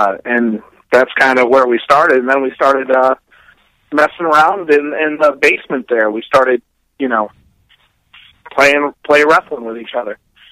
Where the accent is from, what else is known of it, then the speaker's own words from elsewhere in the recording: Milwaukee, Wisconsin, United States; I grew up in the Milwaukee area, and I got into like ECW when that was on TNN